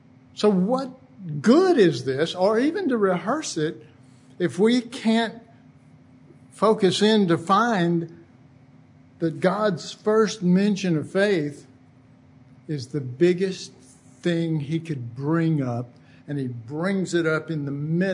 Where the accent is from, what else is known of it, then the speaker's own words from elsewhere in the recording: Texas, United States; I'm from Texas. We do that.